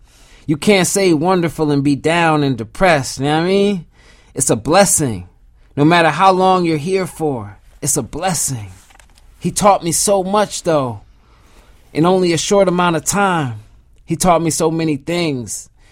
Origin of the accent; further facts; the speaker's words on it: Zimbabwe; born there; And you mentioned I was born in Zimbabwe.